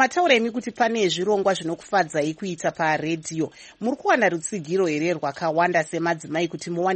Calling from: Cape Town, Western Cape, South Africa; I'm watching you from Cape Town in South Africa.

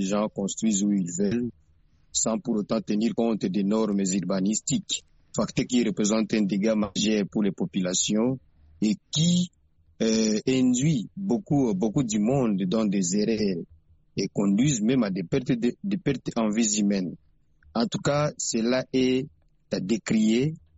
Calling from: Bukavu, South Kivu, DR Congo; ici chez nous à Bukavu, en République démocratique du Congo

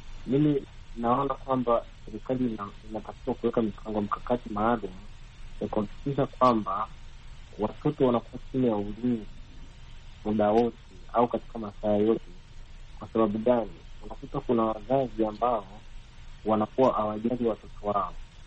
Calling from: Rombo, Kilimanjaro, Tanzania; natokea Rombo, mkoa wa Kilimanjaro.

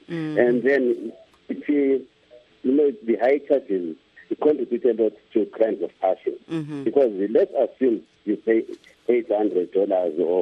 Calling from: Bulawayo, Zimbabwe; I'm calling from Pokoma, Lawayo.

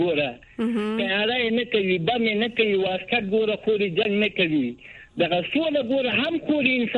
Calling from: Kabul, Afghanistan; د کابل نه خبرې کوم کوي.

